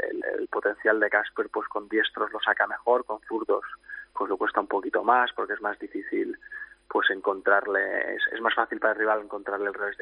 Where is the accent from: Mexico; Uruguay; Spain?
Spain; Manacor, Balearic Islands; Nosotros somos del mismo pueblo, somos de Manacor.